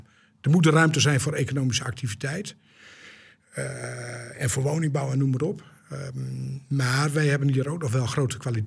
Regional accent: Groningen, Netherlands; Kijk, als kind ben ik opgegroeid in het Groningen Landschap.

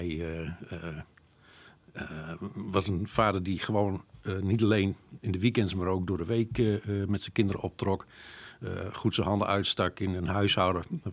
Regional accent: Leeuwarden, Friesland, Netherlands; also born or lived in Zutphen; Dus als mensen vragen van waar kom je vandaan, dan zeg ik toch eerder Leeuwarden dan Zutphen.

